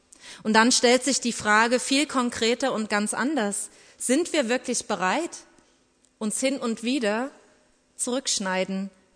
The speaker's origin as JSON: {"language": "German", "town": "Radebeul", "region": "Saxony", "country": "Germany", "tie": "born or raised there", "said": "Aber ich kann auch noch weiter zurückdenken, nämlich an meine Kindheit in Radebeul. Diese Stadt ist an der Elbe gelegen und diese Stadt verfügt auch über Weinberge."}